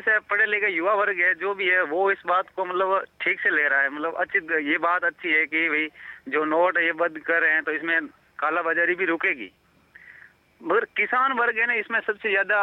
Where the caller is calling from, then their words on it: Rangala, Rajasthan, India; जी ग्राम रंगाला, तहसील बागोड़ा, जिला जालौर, राजस्थान से बोल रहा हूँ।